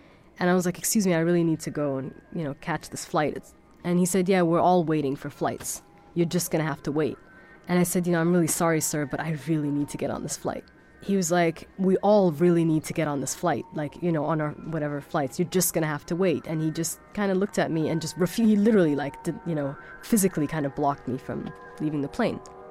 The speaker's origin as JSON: {"language": "English", "country": "Germany", "tie": "born or raised there", "said": "I was born in Germany. My father was studying in Germany, and I grew up for part of my life in Germany. So I actually never lived in Sudan."}